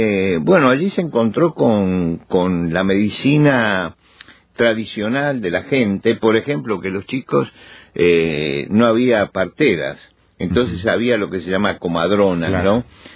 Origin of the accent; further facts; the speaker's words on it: Argentina; Sí, es una excepción como argentino, realmente.